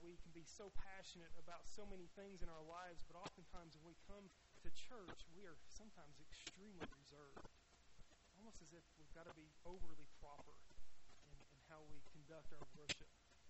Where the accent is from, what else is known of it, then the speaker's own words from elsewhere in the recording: Deep South, United States; growing up in the Deep South, there was a time in the Bible Belt, so to speak, that modern contemporary Christian music was of the devil.